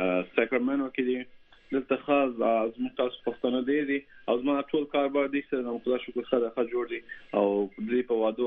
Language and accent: Pashto; Afghanistan; now in United States; دا 2015 کې زه د افغانستان نه راغلی یم امریکا ته او دا درې کال کې چې زه تم په امریکا کې.